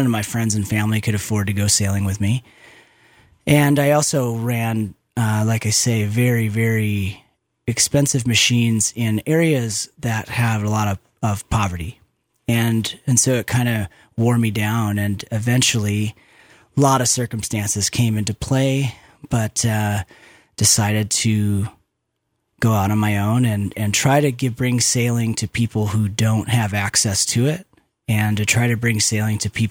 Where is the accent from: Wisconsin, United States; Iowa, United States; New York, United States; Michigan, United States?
Wisconsin, United States; moved away as an adult; now in Idaho, United States; Well, I grew up in Wisconsin, and I moved to Idaho when I was 18 years old to attend University of Idaho